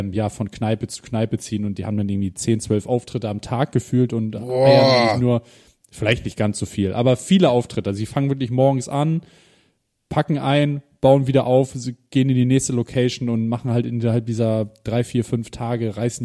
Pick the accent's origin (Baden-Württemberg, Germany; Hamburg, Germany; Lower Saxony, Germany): Hamburg, Germany; Und ich muss sagen, am Anfang als Hamburger, man kennt hier Fasching, das ist einfach nicht das Gleiche.